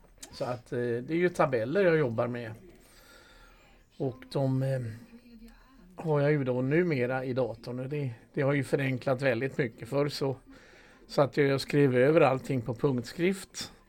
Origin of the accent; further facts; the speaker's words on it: Laholm, Halland County, Sweden; gick jag på en kommunal yrkesskola i Laholm i södra Halland där jag kommer ifrån från början.